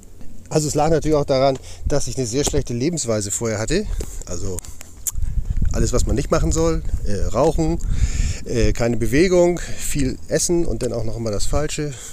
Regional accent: Rübke, Lower Saxony, Germany; Ich bin zwischen Neuwurmsdorf und Rübke. Rübke ist mein Heimatort und ich bin hier im Naturschutzgebiet bei Neuwurmsdorf.

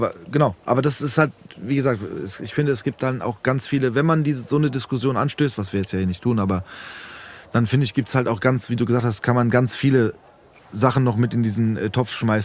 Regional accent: Frankfurt, Hesse, Germany; weil ich komme aus Frankfurt oder ich bin Hesse und das finde ich geil.

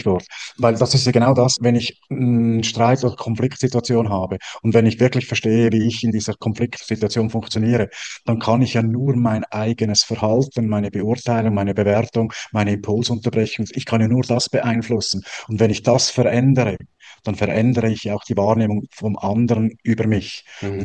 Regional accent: Switzerland; ich bin ja Schweizer

